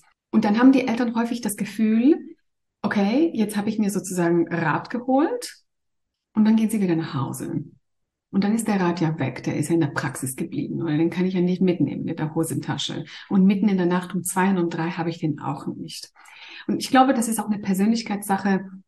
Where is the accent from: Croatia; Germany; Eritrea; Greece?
Greece; now in Zurich, Switzerland; Ich bin ursprünglich Griechin und arbeite eigentlich in Zürich als Kinderärztin.